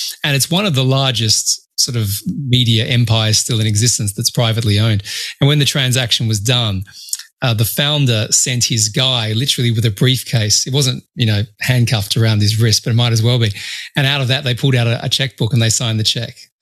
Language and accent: English; Sydney, New South Wales, Australia; I grew up in Sydney, Australia